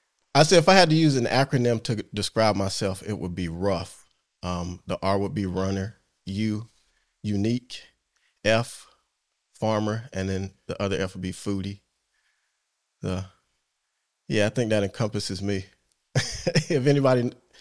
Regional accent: Durham, North Carolina, United States; I grew up in Durham, North Carolina, grandson of a farmer.

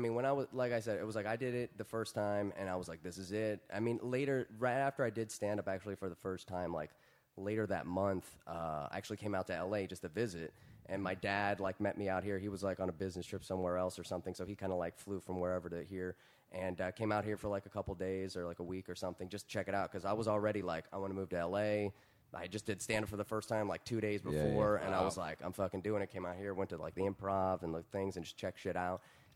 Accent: Virginia, United States; also born or lived in Washington, D.C. / Baltimore; I grew up in Virginia.

